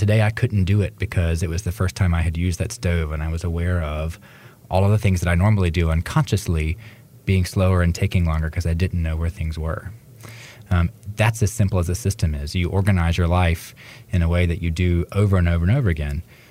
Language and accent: English; Fayetteville, North Carolina, United States; And I always thought I was going back to Fayetteville, my hometown. I had a building picked out on Hay Street, which is kind of the center of town